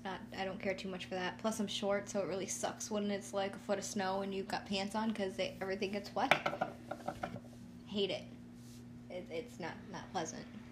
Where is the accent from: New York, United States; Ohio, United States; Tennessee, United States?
Ohio, United States; Elyria; I grew up here in Elyria, in this okay state of Ohio. Lorain County, that's where I'm from.